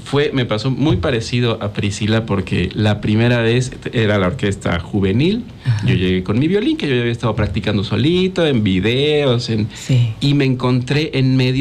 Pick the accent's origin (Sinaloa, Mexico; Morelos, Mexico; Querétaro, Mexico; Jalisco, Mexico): Morelos, Mexico; Tehuixtla; also born or lived in Cuernavaca; Pero radiqué toda mi vida en el poblado de Tehuixtla, allá en el sur, casi pegados a Guerrero.